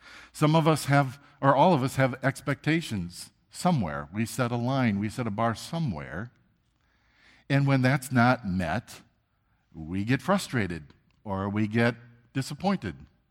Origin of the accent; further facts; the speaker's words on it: Wisconsin, United States; A few weeks ago, we as a family went to my hometown and home country of Wisconsin. We do that twice a year.